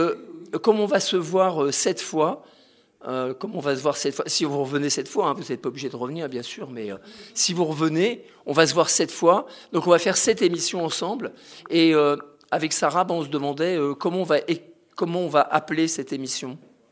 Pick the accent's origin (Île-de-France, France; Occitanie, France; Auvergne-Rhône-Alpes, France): Île-de-France, France; Le Pré-Saint-Gervais; Et nous, on vient du Pré Saint-Gervais.